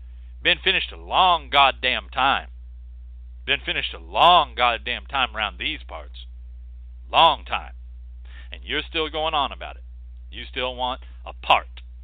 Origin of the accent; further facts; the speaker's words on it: the South, United States; I am from the South. You can argue about that.